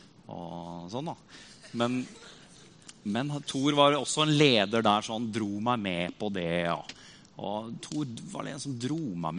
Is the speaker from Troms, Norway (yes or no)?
no; Rakkestad, Østfold, Norway; I Rakkestad, der jeg kommer fra.